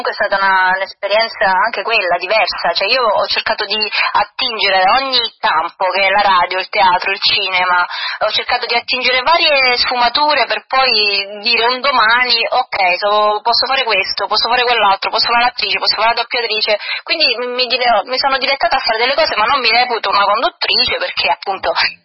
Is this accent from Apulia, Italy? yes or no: yes; San Severo, Apulia, Italy; Vengo da San Severo, che Foggia, è diverso.